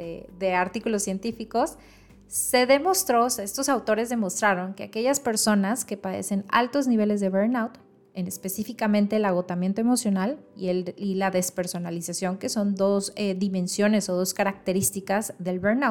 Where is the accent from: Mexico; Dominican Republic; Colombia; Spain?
Mexico; soy nutrióloga mexicana certificada en enfermedades neurológicas